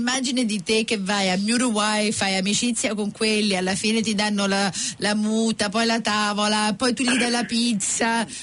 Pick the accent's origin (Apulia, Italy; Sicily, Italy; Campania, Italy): Campania, Italy; Naples; io sono napoletana